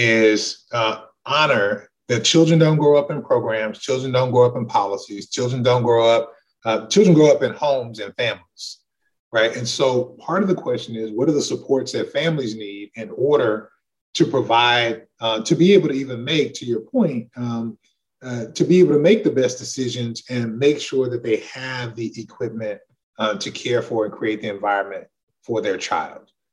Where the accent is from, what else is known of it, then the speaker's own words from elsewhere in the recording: Texas, United States; I grew up in Texas.